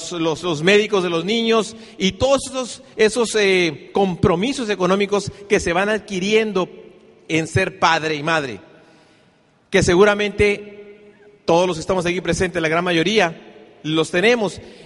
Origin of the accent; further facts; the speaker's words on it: Tijuana, Baja California, Mexico; Realmente soy de Tijuana. Mi papá es de Oaxaca. Entonces yo digo que soy oaxacaliforniano, ¿ok? Mi mamá es de Guerrero.